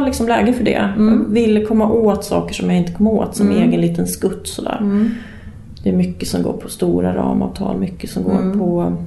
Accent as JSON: {"language": "Swedish", "town": "Sala", "region": "Västmanland County", "country": "Sweden", "lives_now": "Stockholm, Sweden", "said": "Nej, jag har bott i Stockholm jättelänge. Men jag är från Sala. Så är Västmanlänning."}